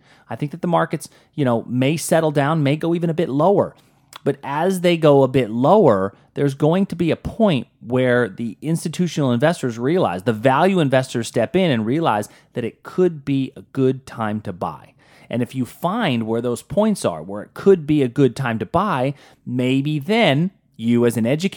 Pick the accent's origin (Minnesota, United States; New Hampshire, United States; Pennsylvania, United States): Pennsylvania, United States; Pittsburgh; I'm from Pittsburgh, and the way that we say it the right way is